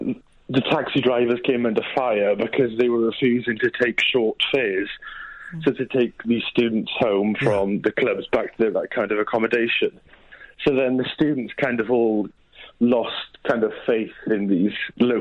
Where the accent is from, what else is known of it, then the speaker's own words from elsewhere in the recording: Cardiff, Wales, United Kingdom; And I'm from Cardiff and Uber, you know, the taxi company, are finally coming to Cardiff as of Friday.